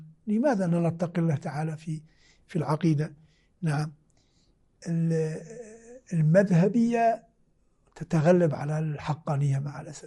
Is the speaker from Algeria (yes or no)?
yes; Algeria; now in Qom, Iran; قلت لكم البارحة كنت في تدريس المنطق للجامعيين عندنا في الجزائر